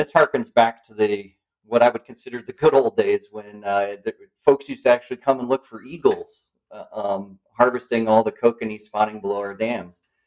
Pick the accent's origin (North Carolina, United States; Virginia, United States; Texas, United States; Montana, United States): Montana, United States; all the stuff that I used as a kid growing up on Hauser Reservoir.